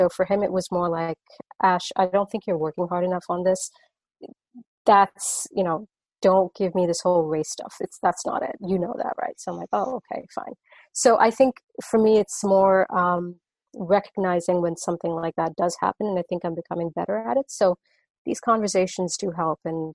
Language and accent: English; Singapore; I'm from Singapore, like I mentioned before